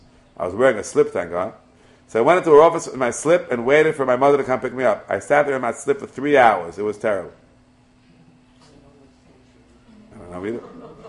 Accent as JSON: {"language": "English", "town": "Kew Garden Hills", "region": "New York", "country": "United States", "tie": "born or raised there", "said": "when I grew up in Kew Garden Hills 50 years ago, I first moved"}